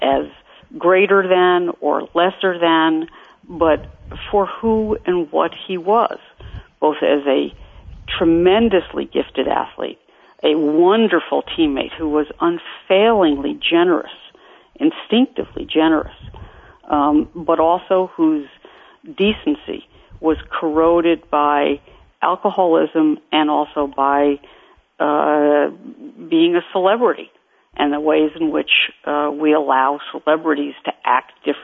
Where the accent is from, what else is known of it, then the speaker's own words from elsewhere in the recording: New York, United States; growing up in New York, you had to have a guy, even if you were a little girl who wore Mary Jane's on the first day of baseball season.